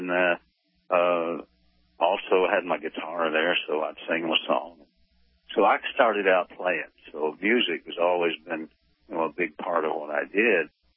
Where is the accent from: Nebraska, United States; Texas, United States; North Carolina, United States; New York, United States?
Texas, United States; Abbott; Well, first of all, I come from Abbott, Texas, a little farm and ranch town, and I found out real early that farming was hard, ranching was a little easier.